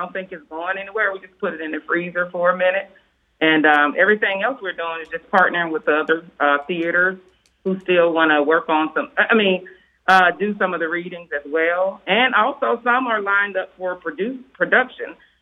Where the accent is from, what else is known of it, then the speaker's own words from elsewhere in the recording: Montgomery, Alabama, United States; knew they were partnering with the Alabama Shakespeare Festival before I came on board, which is from my hometown.